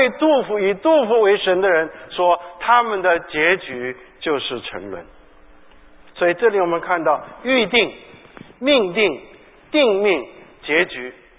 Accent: China; 好像我们中国人也讲命运。

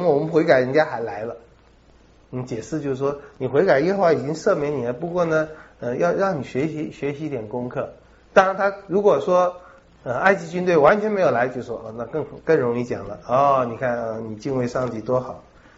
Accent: China; 我们是正统，这一点在我们中国人里面最强调着

